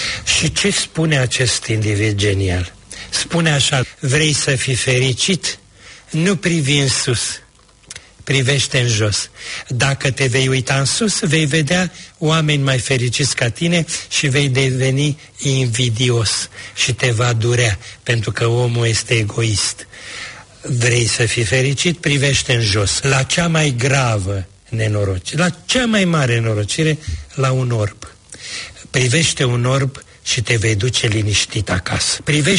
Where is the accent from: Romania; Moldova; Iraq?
Romania; Oltenia; sunt oltean.